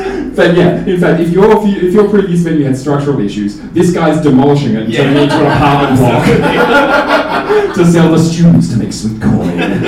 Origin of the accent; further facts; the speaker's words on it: Adelaide, South Australia, Australia; now in Melbourne, Australia; I am here from Adelaide. I've actually moved to Melbourne as of August last year. I grew up in Adelaide, moved to Melbourne.